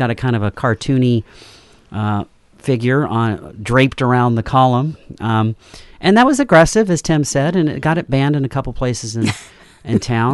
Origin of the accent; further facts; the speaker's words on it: Oregon City, Oregon, United States; I grew up in Oregon City.